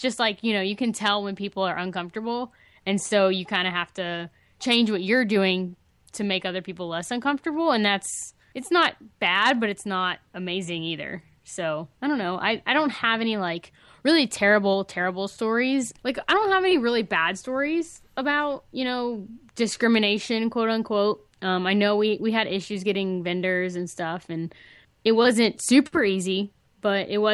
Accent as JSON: {"language": "English", "region": "Florida", "country": "United States", "tie": "born or raised there", "lives_now": "Alabama, United States", "said": "So I grew up in Florida."}